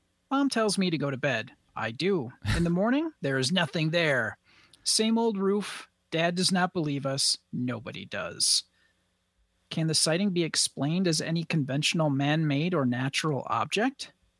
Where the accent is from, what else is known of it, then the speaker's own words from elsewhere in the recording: Wisconsin, United States; accent: Wisconsin; Vanessa was saying that my Wisconsin accent became more pronounced as the slower I talked.